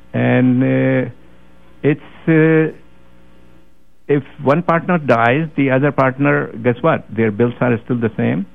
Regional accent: New Jersey, United States; now in Orlando, United States; it just happens that I am in Orlando because we are starting a new program here. But I am from New Jersey, essentially.

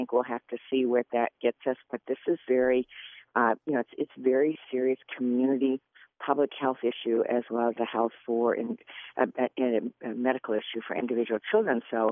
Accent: Clare, Michigan, United States; A lot of our veterans are from small towns like where I grew up in Clare.

